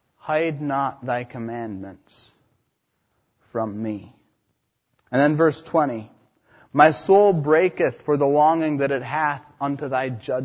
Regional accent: United States; As an American, when I travel outside of this land, it's important for me to obey the laws of the land to which I'm going

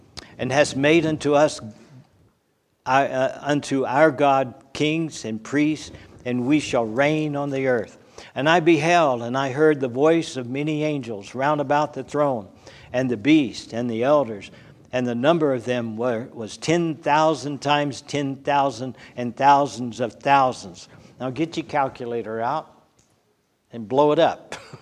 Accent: the South, United States; Now I was raised in the South, and down in the area where I was, we got what we call Cajuns.

